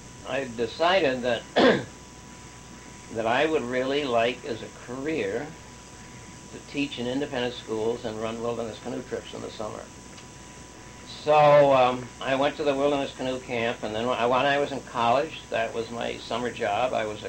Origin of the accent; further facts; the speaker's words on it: Ware, Massachusetts, United States; Then, I was born and brought up in Ware.